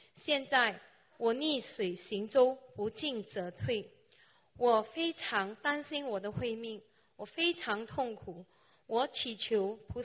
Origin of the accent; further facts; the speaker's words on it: Malaysia; also born or lived in Singapore; 一个因缘让我和男友来到新加坡工作，也因为健康的问题让我回去马来西亚。